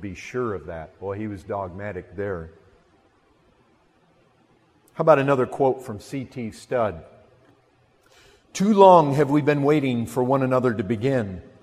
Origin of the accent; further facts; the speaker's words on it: Michigan, United States; now in Texas, United States; You know, since I've lived in Texas, I haven't fished once. But when I grew up in Michigan, I fished a lot of lakes.